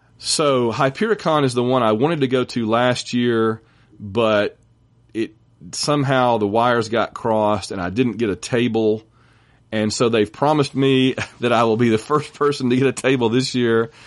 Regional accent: Alabama, United States; the Alabama Phoenix Festival, not only is it in my home state

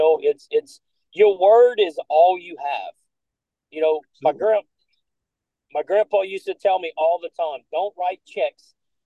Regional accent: Louisiana, United States; and Pete, so because I'm from Louisiana, I'm not bragging, I'm not whatever.

